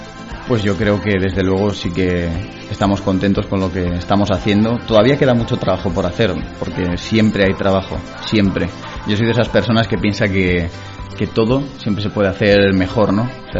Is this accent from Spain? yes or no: yes; Madrid, Community of Madrid, Spain; tengo 20 años, vengo de Madrid